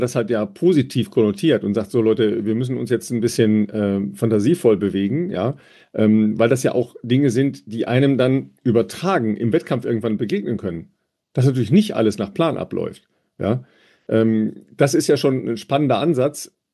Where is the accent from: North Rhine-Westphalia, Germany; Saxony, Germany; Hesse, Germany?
North Rhine-Westphalia, Germany; tatsächlich bin ich ja am Rande des Ruhrgebiets aufgewachsen